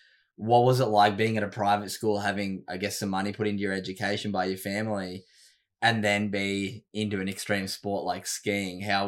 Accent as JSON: {"language": "English", "town": "Sydney", "region": "New South Wales", "country": "Australia", "tie": "born or raised there", "lives_now": "Gold Coast, Australia", "said": "I grew up in Sydney and I always knew how beautiful the Gold Coast was, but I just didn't think it was the right fit for me. And now that I've been here for a couple of years, I'm like, I don't think I'll ever move back."}